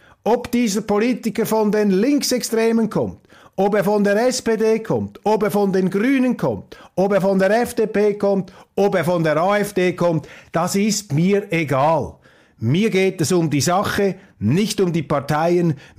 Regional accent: Switzerland; und das sage ich mit allem Respekt, als Schweizer

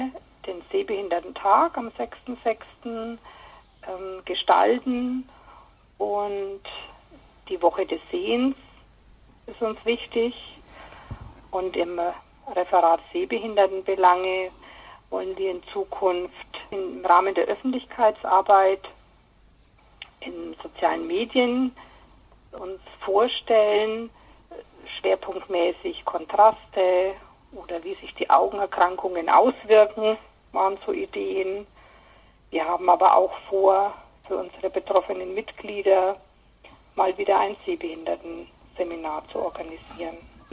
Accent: Nuremberg, Bavaria, Germany; Ich bin aus Nürnberg, 56 Jahre alt

